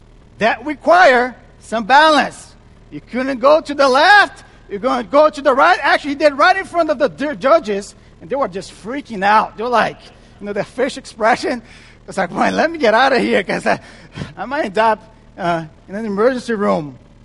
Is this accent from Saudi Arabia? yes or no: no; Brazil; first language Portuguese; English is a second language; now in United States; I guess in the U.S. here, by the way, I'm from Brazil, so I've learned some slangs.